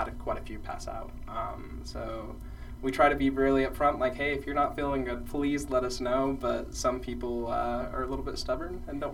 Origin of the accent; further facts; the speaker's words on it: Utah, United States; I am from Cache Valley.